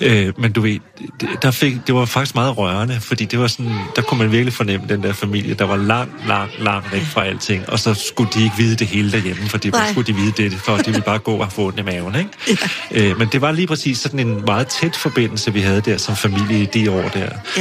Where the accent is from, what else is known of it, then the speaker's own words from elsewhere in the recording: Region of Southern Denmark, Denmark; Jeg kommer op fra Nordfyn, ude fra pløjemarken, ikke?